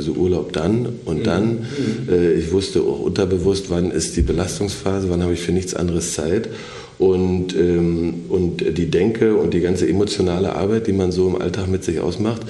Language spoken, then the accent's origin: German; Potsdam, Brandenburg, Germany; ich habe auf Schotter angefangen, in Potsdam, ich komme aus Potsdam.